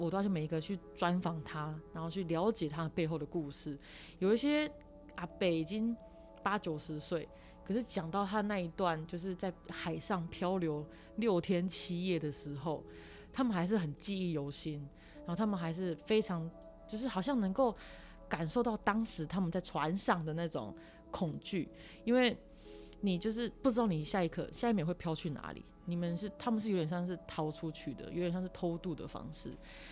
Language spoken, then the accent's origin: Chinese; Taiwan; 我虽然说在国外，然后我也知道我是台湾人，但是我不会觉得我在异地他乡，